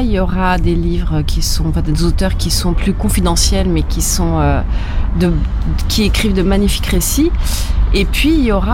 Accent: Paris, Île-de-France, France; now in Le Havre, France; Alors au Havre, je suis parisienne. J'étais parisienne et je suis havraise conquise depuis le mois de juin.

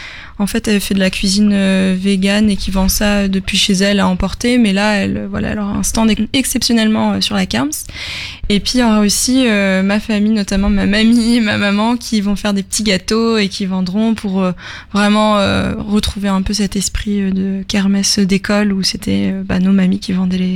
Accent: Le Havre, Normandy, France; j'ai 27 ans, je suis aussi originaire du Havre

